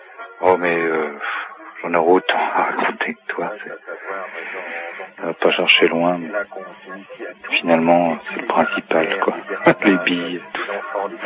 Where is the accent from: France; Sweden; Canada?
France; Pavillons-sous-Bois, Île-de-France; Moi aussi je suis un pays, je suis de Pavillon sous bois